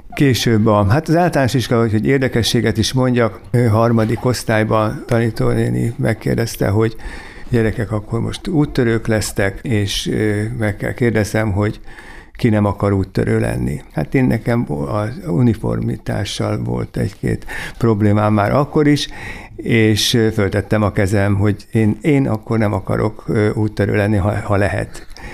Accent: Kiskunfélegyháza, Bács-Kiskun, Hungary; born there; Kiskunfélegyházán születtem.

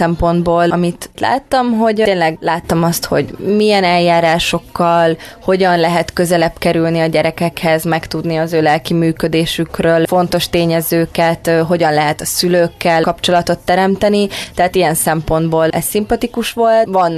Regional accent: Kiskunhalas, Bács-Kiskun, Hungary; moved away as an adult; also born or lived in Szeged; now in Budapest, Hungary; Amikor felkerültem Budapestre, akkor nagyon nagy váltásnak éreztem, sokkal nagyobb váltásnak, mint Kiskunhalasról Szegedet, pedig ugye az volt az első olyan lépés, amikor eltávolodtam otthonról.

